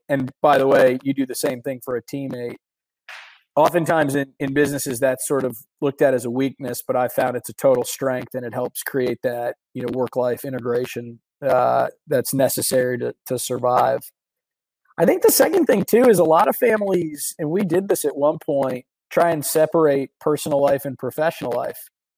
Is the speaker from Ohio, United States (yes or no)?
no; San Diego, California, United States; Born and raised in San Diego.